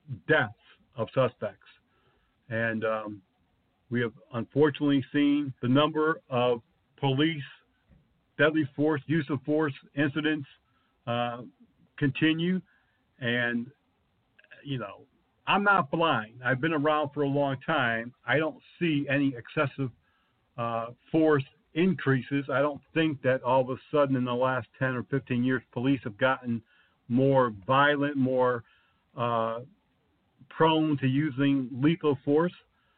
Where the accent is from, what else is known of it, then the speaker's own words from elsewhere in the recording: Connecticut, United States; I know growing up in Connecticut, there was a company there called Sanitas Security and Maintenance.